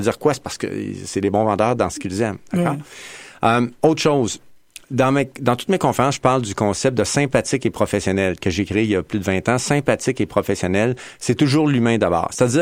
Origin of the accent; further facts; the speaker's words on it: Quebec City, Quebec, Canada; Donc, je suis originaire de Québec, toujours vécu à Québec. Moi, j'ai étudié ici à l'Université Laval en relations industrielles il y a longtemps.